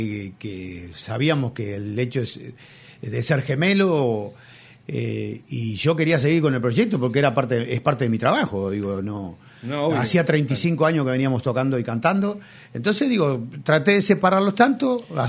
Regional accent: Tacuarembó, Uruguay; now in Montevideo, Uruguay; nosotros llegamos de Tacuarembó en el año 79, en una época muy difícil a Montevideo, donde no era muy fácil cantar.

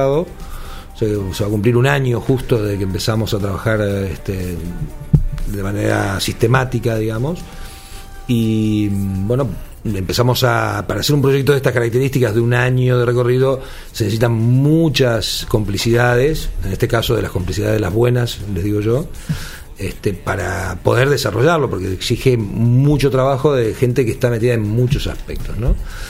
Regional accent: Entre Ríos, Argentina; que es la provincia de Entre Ríos, en Argentina, de donde yo soy originario.

